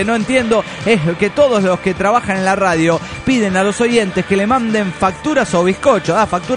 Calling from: Argentina; de Argentina.

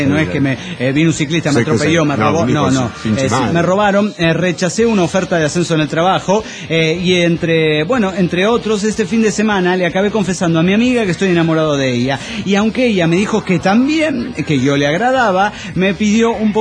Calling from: Avellaneda, Santa Fe, Argentina

